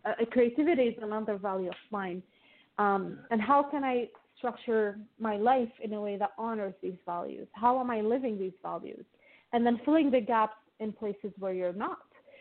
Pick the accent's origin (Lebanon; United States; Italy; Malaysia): Lebanon; English is a second language; now in Toronto, Canada; I come from Lebanon, so I grew up in a very Mediterranean, beautiful fair weather country. And I haven't really embraced winter. I live in Toronto, Canada now, and I've been here for 16 years.